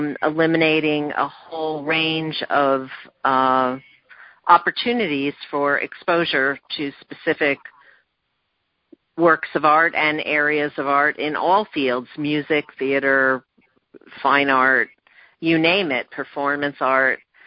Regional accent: New York, United States; Well, as a New Yorker, I'm curious to hear your thoughts

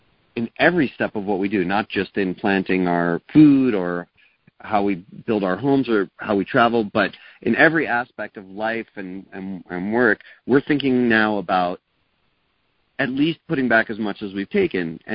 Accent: East Coast, United States; I grew up in the East Coast.

